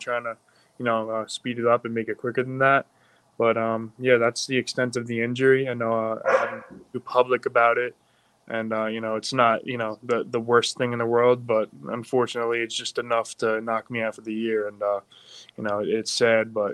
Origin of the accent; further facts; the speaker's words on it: Long Island, New York, United States; now in Pittsburgh, United States; I'm not from Pittsburgh, you know, I'm from Long Island, but, you know, to be able to adapt to a Yinzer, as you guys say, and, you know, become a Pittsburgh man